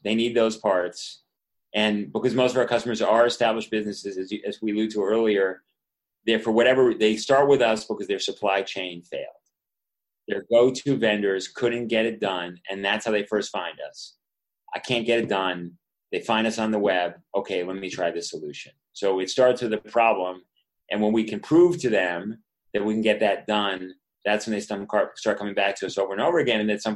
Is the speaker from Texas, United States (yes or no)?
no; New York City, New York, United States; now in Maryland, United States; I'm from New York City, so originally, so different infrastructure there.